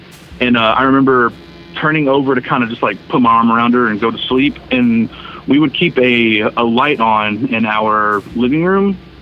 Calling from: Fort Worth, Texas, United States; from Fort Worth, Texas.

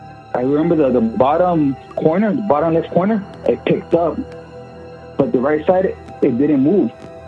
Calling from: Los Angeles, California, United States; I'm calling from Los Angeles.

